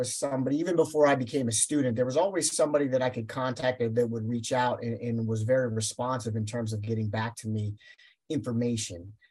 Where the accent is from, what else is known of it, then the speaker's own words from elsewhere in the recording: Pennsylvania, United States; And for me, growing up in Western Pennsylvania, and I had lived there my entire life, the suburban Pittsburgh area was not from my perspective, a very diverse area.